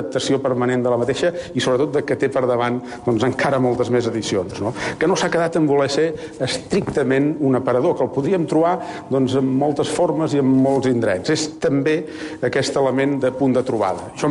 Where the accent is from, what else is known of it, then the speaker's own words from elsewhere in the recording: Catalonia, Spain; els uns venim d'Osona